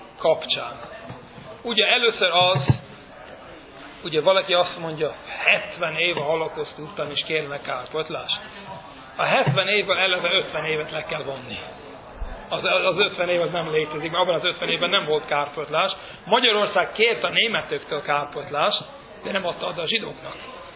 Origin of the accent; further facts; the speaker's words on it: Brooklyn, New York, United States; ahol én felnőttem, ahol születtem és felnőttem, ott Williamsburgban, ott Brooklynban, ott mindenki, három vagy négy ember kivételével, mindenki a magyarországi, a magyar zsidó halakhoz túlélő, és annak a gyereké.